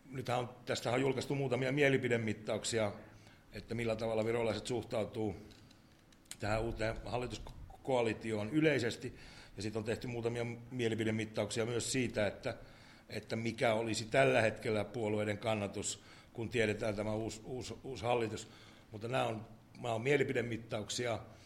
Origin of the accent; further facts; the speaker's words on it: Eastern Finland, Finland; mä oon Itä-Suomesta kotosin, mutta kyllä mä aika pieni poika taisi olla silloin, kun Veikko Vennamo ja Eino Poutiainen ensimmäisiä kertoja tuli valtaan.